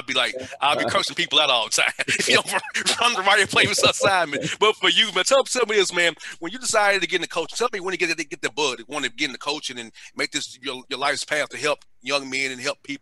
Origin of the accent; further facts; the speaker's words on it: Atlanta, Georgia, United States; I grew up in Vine City in Atlanta. You know, that's right by the stadium.